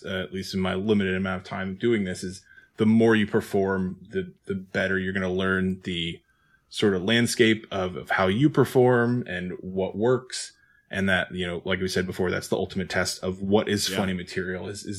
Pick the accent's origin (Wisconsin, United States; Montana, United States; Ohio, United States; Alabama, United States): Alabama, United States; But I'm also from Alabama, born and raised.